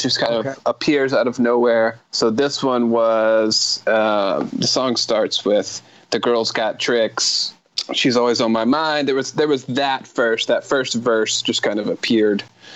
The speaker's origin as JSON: {"language": "English", "region": "the South", "country": "United States", "said": "because I'm from the South and there's a certain way you grow up here"}